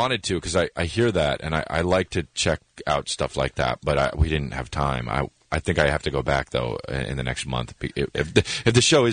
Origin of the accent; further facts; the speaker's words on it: New Jersey, United States; now in Los Angeles, United States; I grew up in New Jersey.